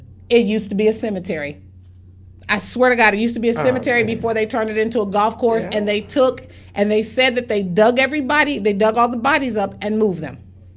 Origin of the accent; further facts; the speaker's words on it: Kansas City, United States; Because when I grew up in Kansas City, my grandparents, when I was a little kid, the house that they lived in, there was a golf course that their backyard bumped up against.